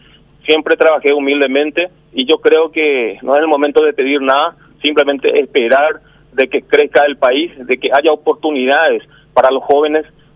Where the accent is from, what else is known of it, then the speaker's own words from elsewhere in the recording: Paraguay; somos paraguayos